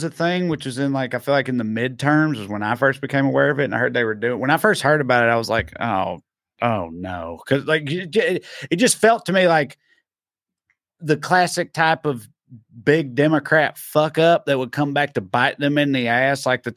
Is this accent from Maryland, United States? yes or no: no; Salina, Kansas, United States; Like, growing up in Salina, I never in my life thought I would see gay marriage be legal.